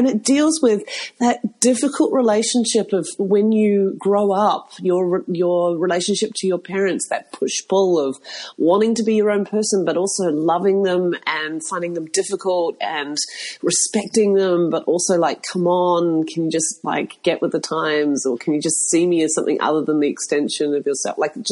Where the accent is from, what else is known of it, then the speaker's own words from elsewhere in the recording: New Zealand; I found his story so inspiring as a Kiwi to see someone do it